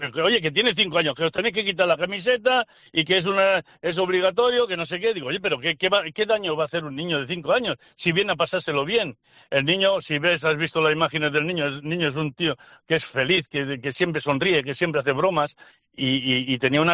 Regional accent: Girona, Catalonia, Spain; que nosotros somos de Gerona, sí. Y eso... o de Girona, como queréis decirle.

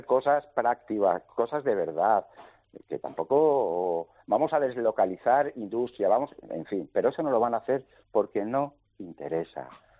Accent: Madrid, Community of Madrid, Spain; yo nací en Madrid, estuve en Madrid hasta los 30 años trabajando

